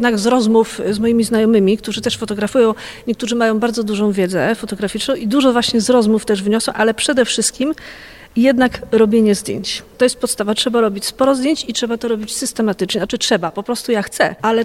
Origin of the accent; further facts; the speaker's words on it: Puławy, Lublin Voivodeship, Poland; born there; Tak, urodziłam się w Puławach.